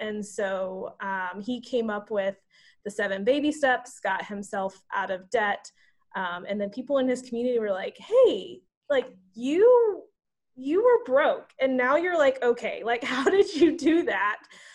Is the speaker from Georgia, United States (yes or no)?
yes; Atlanta, Georgia, United States; Yeah, so I grew up in Atlanta.